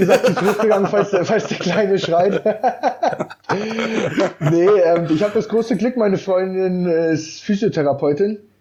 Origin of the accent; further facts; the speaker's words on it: Bayreuth, Bavaria, Germany; Hab mittlerweile auch 5-6 Leute hier aus meiner Heimatstadt dafür begeistern können. Sind aus Bayreuth